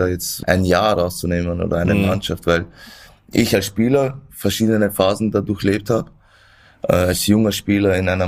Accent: Vienna, Austria; ich bin in Wien geboren, da aufgewachsen und da schon wirklich sehr stolz für die österreichische Nationalmannschaft zu spielen.

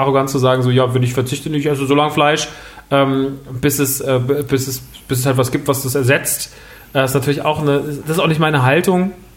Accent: Rodgau, Hesse, Germany; Wir sind groß geworden, also ich bin groß geworden im Rottgau.

